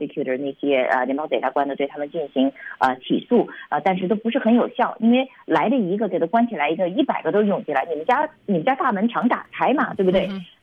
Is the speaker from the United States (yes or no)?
yes; United States; 就只能让我们美国人更加的担心